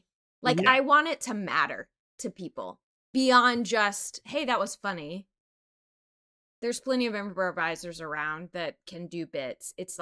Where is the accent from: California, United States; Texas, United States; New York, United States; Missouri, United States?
Texas, United States; My casualty from growing up in Texas is coming out.